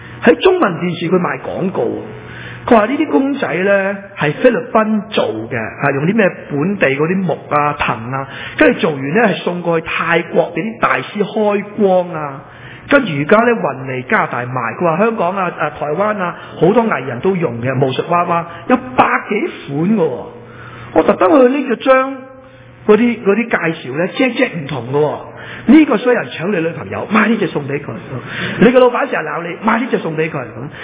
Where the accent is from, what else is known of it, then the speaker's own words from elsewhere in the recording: Guangdong, China; 食指啊，我哋广东人讲金手指督人背脊